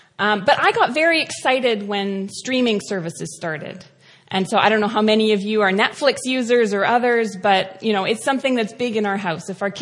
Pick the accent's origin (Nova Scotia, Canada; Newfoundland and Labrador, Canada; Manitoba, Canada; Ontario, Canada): Ontario, Canada; I grew up just east of Toronto. I grew up in the Presbyterian Church.